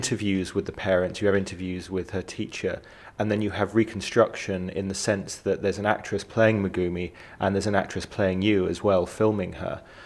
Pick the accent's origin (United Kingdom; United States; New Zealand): United Kingdom; as a Brit, a story that sort of has a similar resonance maybe with the British